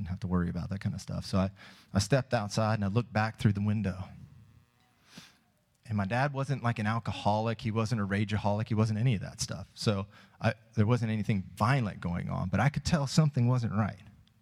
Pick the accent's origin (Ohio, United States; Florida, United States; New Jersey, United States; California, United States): Florida, United States; Fort Lauderdale; born there; I was born in Florida, Fort Lauderdale, Florida.